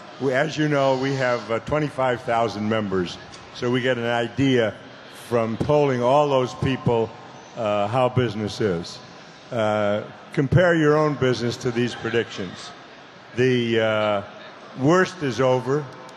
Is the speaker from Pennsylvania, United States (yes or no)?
yes; Philadelphia, Pennsylvania, United States; I'm from Philadelphia, and I happen to be a big fan of Philadelphia